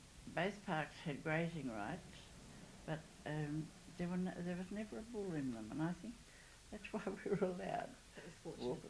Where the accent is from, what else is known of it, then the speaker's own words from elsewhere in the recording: Wauchope, New South Wales, Australia; born there; I am an Australian, sixth generation on my mother's side, fifth on my father's